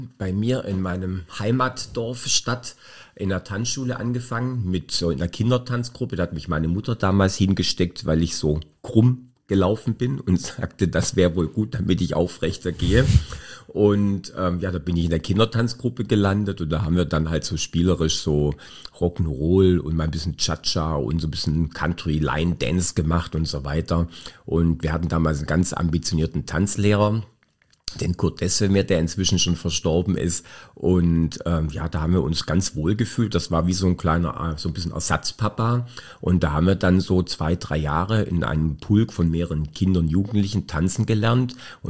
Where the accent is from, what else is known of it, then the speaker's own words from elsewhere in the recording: Baden-Württemberg, Germany; Ich bin ein Oberschwabe, ja.